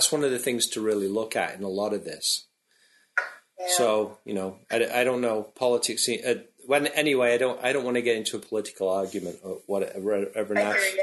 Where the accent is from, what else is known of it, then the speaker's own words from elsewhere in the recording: Manchester, North West England, United Kingdom; born there; well, I was born in Manchester in 1955, then...